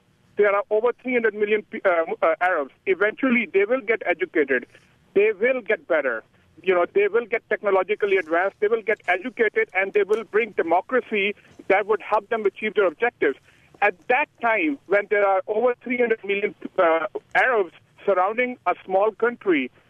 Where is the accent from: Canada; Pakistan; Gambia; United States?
Pakistan; I'm a Muslim born and raised in Pakistan